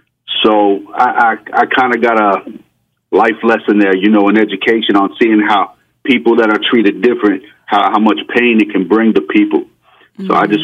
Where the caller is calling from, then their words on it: Coral Springs, Florida, United States; I'm calling from Coral Springs, Florida.